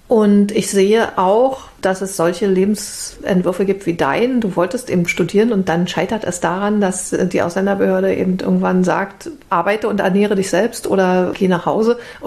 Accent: East Germany, Germany; Und so erlebte ich das übrigens als Ossi auch.

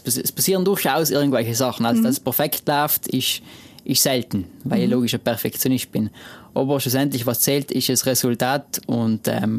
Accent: Trentino-Alto Adige, Italy; meine Heimat sicherlich, die Seisralm ist extrem schön.

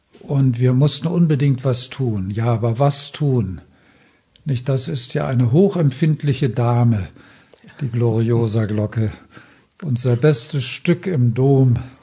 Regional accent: Silesian Voivodeship, Poland; Meine Mutter, wir stammen aus Schlesien, die Mutter aus ganz einfachen Verhältnissen.

